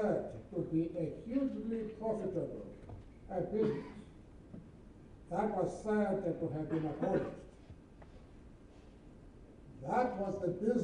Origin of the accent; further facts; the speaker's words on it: Eastern Cape, South Africa; I grew up in the Eastern Cape, an area of South Africa